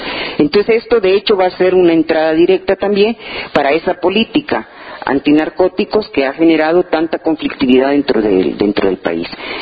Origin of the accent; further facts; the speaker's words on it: Bolivia; nuestra lucha como pueblo boliviano